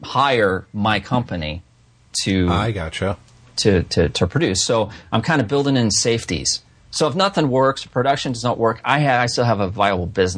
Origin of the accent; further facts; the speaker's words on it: St. Louis, Missouri, United States; I'm from St. Louis.